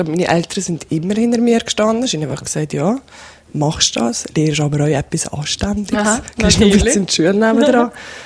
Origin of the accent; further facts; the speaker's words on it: Valais, Switzerland; Ich bin halt hier im Wallis aufgewachsen